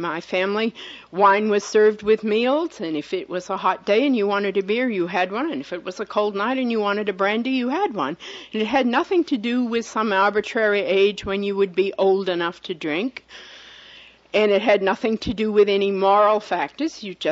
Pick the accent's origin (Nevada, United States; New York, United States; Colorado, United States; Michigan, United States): Colorado, United States; Denver; I'm from Park Hill in Denver, Colorado, District 1112.